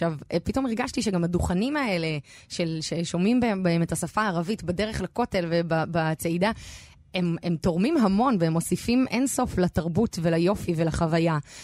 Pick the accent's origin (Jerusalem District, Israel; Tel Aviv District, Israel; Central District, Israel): Jerusalem District, Israel; Jerusalem; אני, כידוע להרבה, גדלתי בירושלים וגרתי בה עד לפני שנה וחצי